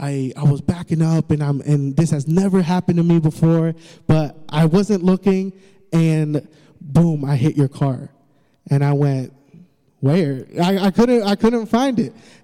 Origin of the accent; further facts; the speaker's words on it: the South, United States; And we're from the South